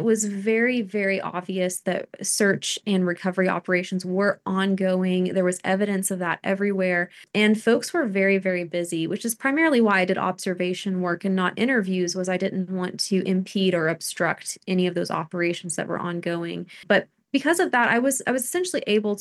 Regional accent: Texas, United States; also born or lived in Delaware; So I am from Texas originally. I'm born and raised in North Texas specifically. I was in Delaware for a few years while I was getting my PhD.

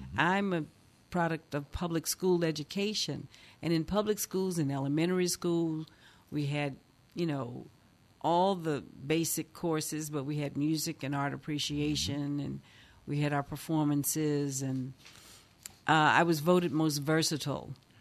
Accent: the South, United States; grow up with that kind of cultural understanding and family tradition was a really important part of growing up in the South.

